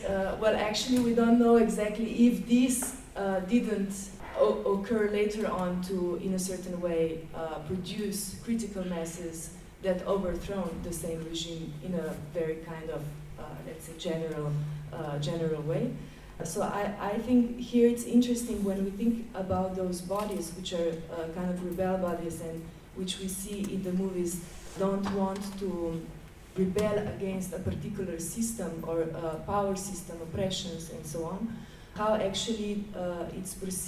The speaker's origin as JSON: {"language": "English", "country": "Slovenia", "second_language": "English", "said": "I come from Slovenia, ex-Yugoslavia"}